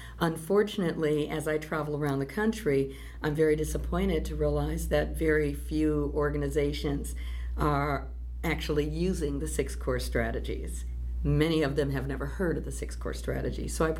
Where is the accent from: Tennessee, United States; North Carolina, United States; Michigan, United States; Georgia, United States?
Michigan, United States; Detroit; I grew up in Detroit, Michigan.